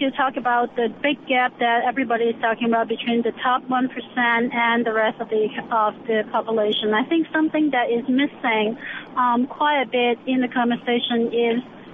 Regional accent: Macau; I grew up in Macau, a very small peninsula next to Hong Kong

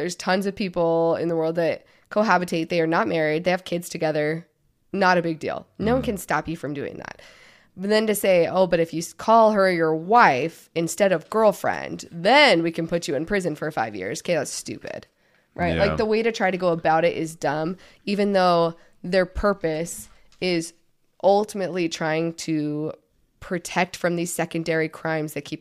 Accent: St. George, Utah, United States; like I grew up in St. George, which is like 45 minutes outside of Hilldale.

